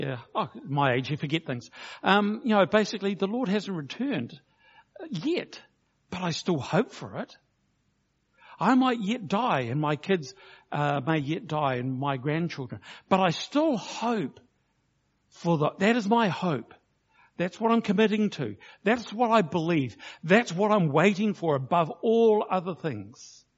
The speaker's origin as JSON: {"language": "English", "town": "Blenheim", "region": "Marlborough", "country": "New Zealand", "said": "I come from Blenheim and been to Wellington where the wind is almost hurricane levels"}